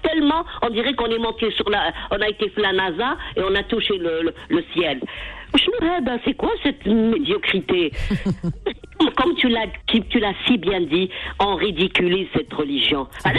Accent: Algeria; born there; Je suis née en Algérie

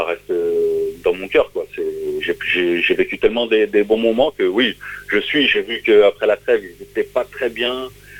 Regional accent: Normandy, France; je suis normand

